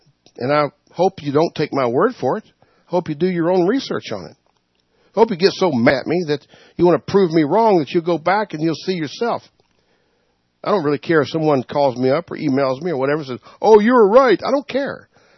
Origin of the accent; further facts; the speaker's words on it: the South, United States; See, I'm from the South, you see.